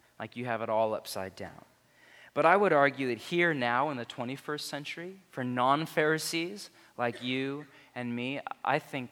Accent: United States; We're American, of course. This is Portland.

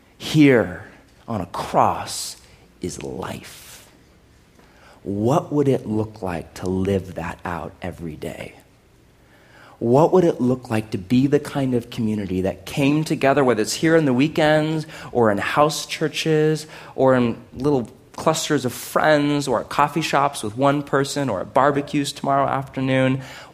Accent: United States; Like, I'm American. You know what that means? Lots of things.

